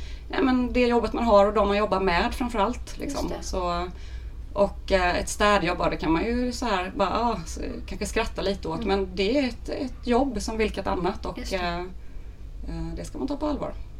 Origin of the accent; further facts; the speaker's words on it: Småland, Sweden; och är tvättäkta smålänning från början. Uppvuxen i en liten fantastisk by som heter Väckelsång.